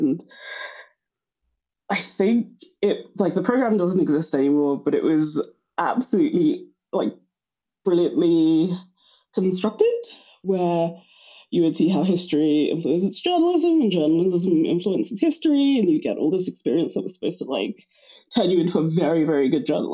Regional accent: Ghana; because I am Ghanaian

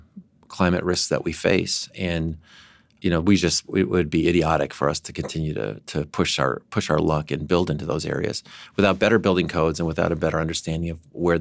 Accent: San Diego, California, United States; I'd love to boast about my hometown more. I think you should. If you've lived in Manhattan, you should visit San Diego. I think it's a fantastic place. I'm really proud of what's coming out of there.

